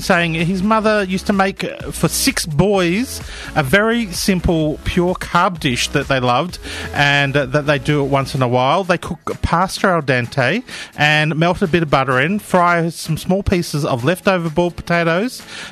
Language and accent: English; Scotland, United Kingdom; No, I'm from Scotland